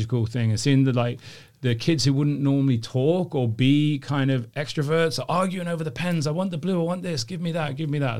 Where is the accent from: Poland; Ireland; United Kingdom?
United Kingdom; Worcester, West Midlands; moved away as an adult; also born or lived in London; now in United States; From a place called Worcester originally. So, you know, Worcester sauce, that's a real place. But I moved to London in 2008, I think. So good 8 years in London, good 8 years in LA, and then I think 3 years here.